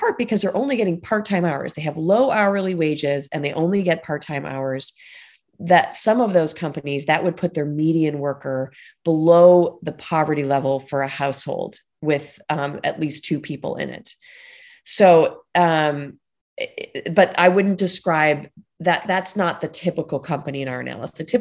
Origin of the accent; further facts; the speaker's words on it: Buffalo, New York, United States; But I'm from Buffalo, New York, and you can do a lot more with the same salary there.